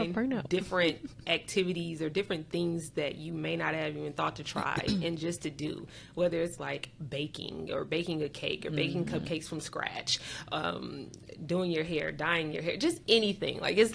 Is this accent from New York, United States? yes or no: no; Michigan, United States; I'm from Michigan.